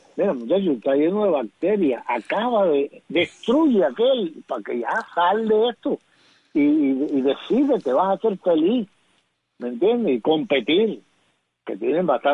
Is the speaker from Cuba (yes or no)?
yes; Bayamo, Granma, Cuba; born there; Entonces así fue como yo nací en Bayamo y me endilgaron